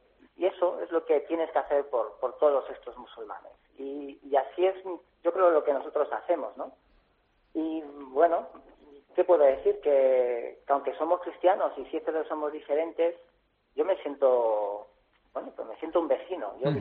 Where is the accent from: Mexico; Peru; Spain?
Spain; yo soy español y me envía a la iglesia de España